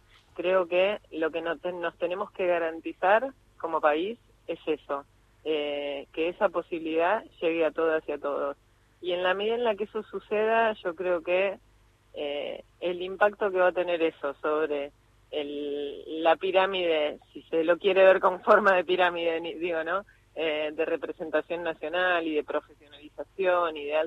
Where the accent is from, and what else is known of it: Argentina